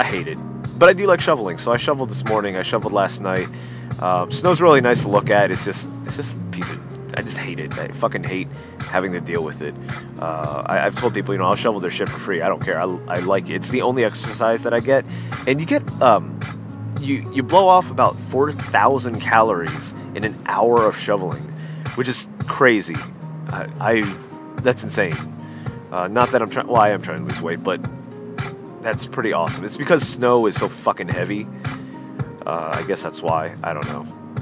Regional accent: Pennsylvania, United States; Like, I grew up in Pennsylvania where just it snowed and it was awesome. And, you know, in Maryland, there's not much snow.

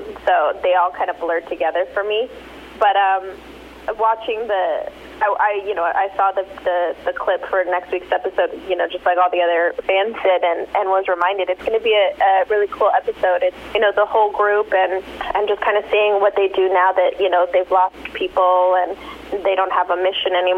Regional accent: Los Angeles, California, United States; now in Atlanta, United States; Los Angeles.

